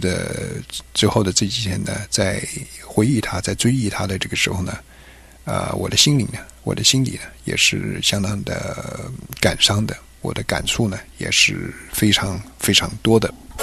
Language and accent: Chinese; Taiwan; 我是一个在那边长大的人，我不可能对这块我长大的地方没有感情